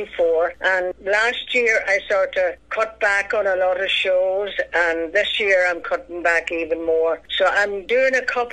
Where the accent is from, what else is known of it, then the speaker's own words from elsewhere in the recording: Donegal, County Donegal, Ireland; also born or lived in Scotland; 1951. I was born in Donegal Town Hospital, and we emigrated, myself and my brother John, who was older than me, with my mother and father to Scotland.